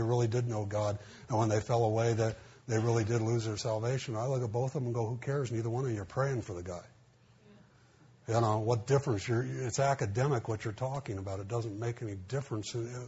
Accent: Montebello, California, United States; I grew up in Montebello with a lot of Armenians, a lot of Mexican-American, a lot of Japanese, a lot of Russians. And I was about the only person that I knew that didn't belong to some ethnic group, you know.

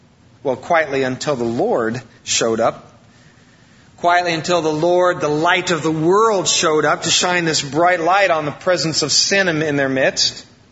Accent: Iowa, United States; Now, I'm from Iowa.

